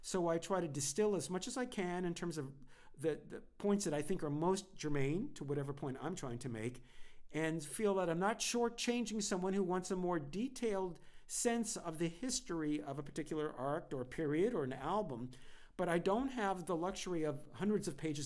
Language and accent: English; Los Angeles, California, United States; listen, I'm from Los Angeles. I have a very exalted sense of my own importance here.